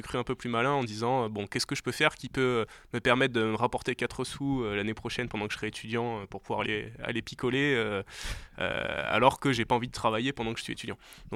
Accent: Provence-Alpes-Côte d'Azur, France; also born or lived in Grenoble; moi je viens du sud de la France, sud-est de la France, à côté de Toulon, où j'ai grandi dans une terre de rugby.

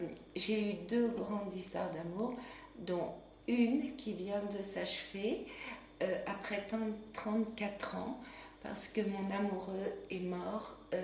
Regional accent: Paris, Île-de-France, France; born there; Je suis parisienne dans l'âme parce que je suis née à Paris

